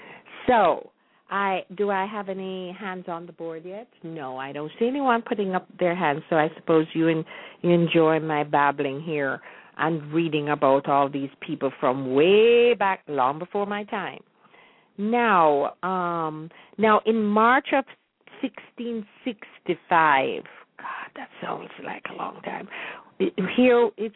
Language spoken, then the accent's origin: English; Jamaica; growing up in Jamaica before independence